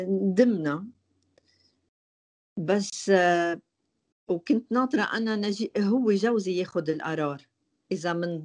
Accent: Lebanon; now in Canada; أنا 100% لبنانية، بس أنا عندي جنسية كندية وأنا فخورة فيها. هلأ صرت كندية

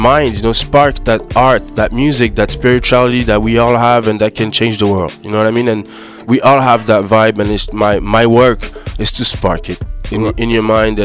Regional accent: Cameroon; also born or lived in Paris, France; I was born in Paris, grew up in Cameroon, West Africa, and did a lot of travels in the Caribbean, West Indies, South America.

